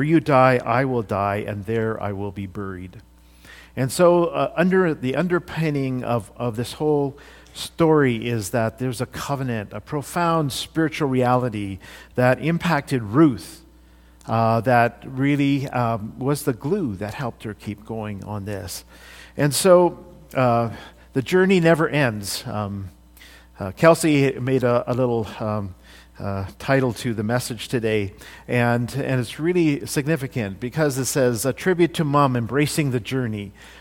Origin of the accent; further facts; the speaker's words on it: India; I grew up in India, but the context was a little bit different.